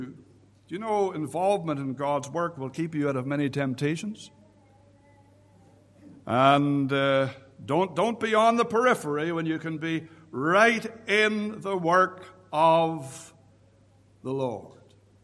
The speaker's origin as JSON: {"language": "English", "country": "Canada", "tie": "born or raised there", "moved": "as an adult", "lives_now": "United Kingdom", "said": "I, as you know, not from this part of the world. Although I've been here now for some 16 years, I'm a British citizen. I'm also a Canadian citizen. But when we grew up back home, we essentially grew up in skates."}